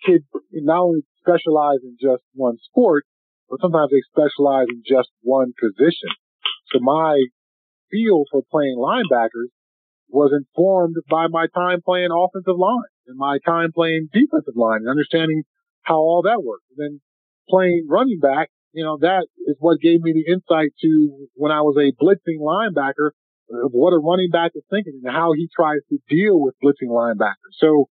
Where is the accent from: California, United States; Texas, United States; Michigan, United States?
California, United States; Well, you know, I grew up in California, so I had a chance to play outside almost all year round.